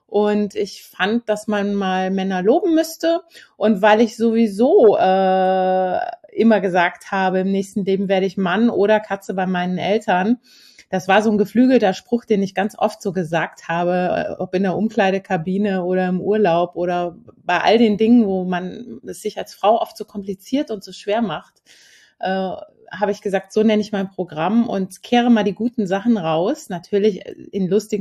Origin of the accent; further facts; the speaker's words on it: Hümme, Hesse, Germany; Ich bin ja in den Kasseler Bergen in Hümme aufgewachsen, auf dem Bauernhof, sehr weit ab auch vom Dorf.